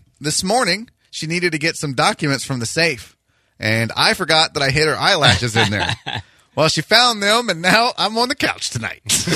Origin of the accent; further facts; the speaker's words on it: Northeast, United States; now in Kingwood, United States; I'm from the Northeast. I'm used to blizzards, not hurricanes. I live in the Kingwood area.